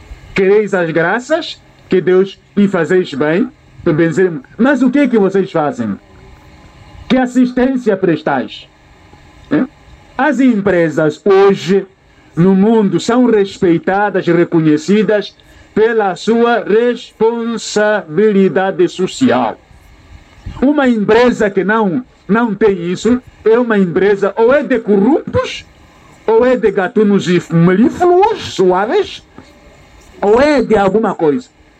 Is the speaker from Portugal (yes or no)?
no; Mozambique; mas eu sou de Moçambique, não sei quem entregar peixe.